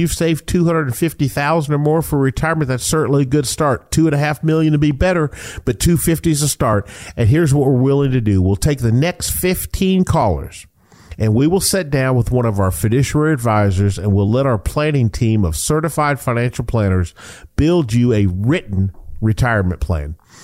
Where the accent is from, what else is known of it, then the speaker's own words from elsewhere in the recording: Georgia, United States; also born or lived in Atlanta; now in Charlotte, United States; people know that I'm from Georgia, lived in Atlanta most of my life, or a lot of it.